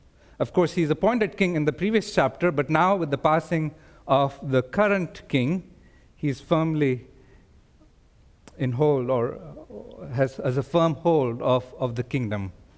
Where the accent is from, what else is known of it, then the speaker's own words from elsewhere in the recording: India; I remember growing up in India, the term was expired.